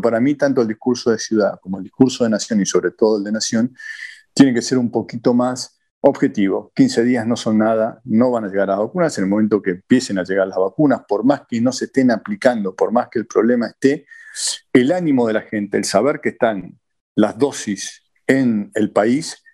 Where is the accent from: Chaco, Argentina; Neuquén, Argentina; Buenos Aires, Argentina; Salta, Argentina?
Buenos Aires, Argentina; Pero soy porteño y viví el año pasado allá